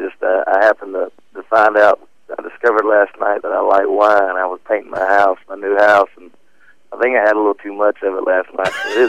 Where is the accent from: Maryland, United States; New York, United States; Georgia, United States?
Georgia, United States; Tipton; also born or lived in Hawaii; now in Nashville, United States; little town called Tipton, Georgia, in South Georgia. And I've kind of bounced all over the country, and I moved to Nashville from Hawaii about 8.5 years ago.